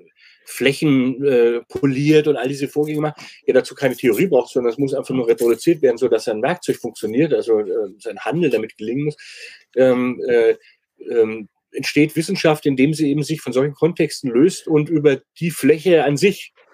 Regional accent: Erlangen, Bavaria, Germany; die aus meiner Heimatstadt kommt, weswegen ich sie natürlich schätze, den Erlanger Kunstoptimismus

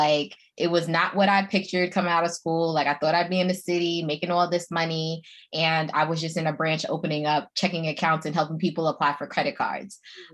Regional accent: New York, United States; now in Texas, United States; So I'm like a New Yorker, like born and raised. And I said, you know what, let me move to Texas.

